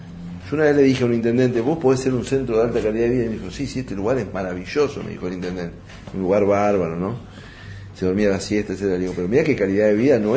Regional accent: Buenos Aires, Argentina; born there; nací en el Gran Buenos Aires, soy bastante proindustrial

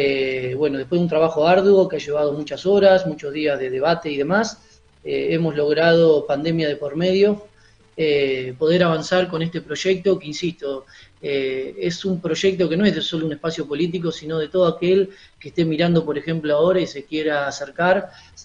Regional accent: Ibarra, Imbabura, Ecuador; yo que vengo de Ibarra, como ustedes bien lo saben

